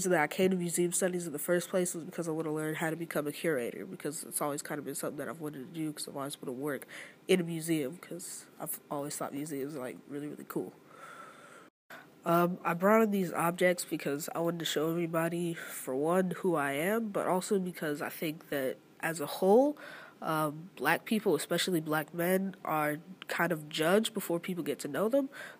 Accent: Oakland, California, United States; I'm from Oakland, California, and I love drawing and art.

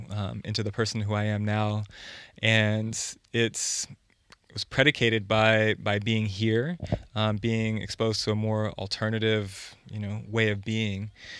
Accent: Washington, United States; moved away as an adult; I'm originally from the States, from Washington State. And yeah, I've been abroad for, I guess coming on 14 years now. So I moved out of the States when I was 24.

